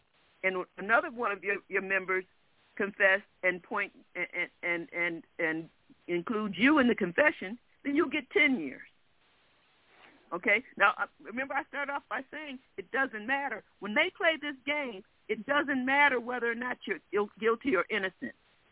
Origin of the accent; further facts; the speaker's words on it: Detroit, Michigan, United States; I'm from Detroit, grew up in Detroit, did most of my formal training and so forth in this area.